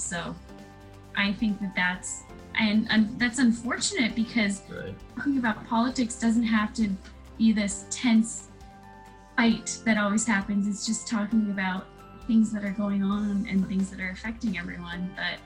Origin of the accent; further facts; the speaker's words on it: Seattle, Washington, United States; The environment, I mean, I'm from Seattle, and that's been covered in smoke, which has been worse than it ever has in the past.